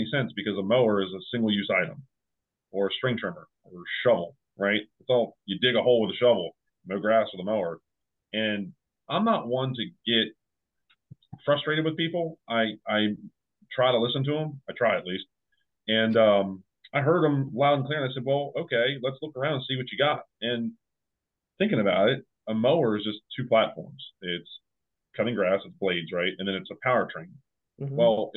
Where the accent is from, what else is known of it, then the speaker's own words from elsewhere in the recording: Maryland, United States; there's a swap meet up in Pennsylvania where I'm from Maryland